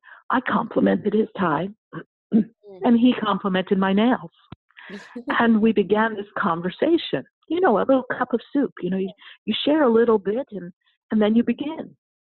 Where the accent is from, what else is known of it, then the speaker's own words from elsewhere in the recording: New York, United States; I said, Rich, I'm from New York. I can get anybody's credit card.